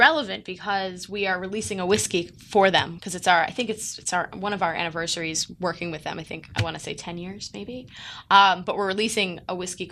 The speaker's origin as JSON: {"language": "English", "region": "New York", "country": "United States", "said": "Yeah, I'm from New York, so that would be a great."}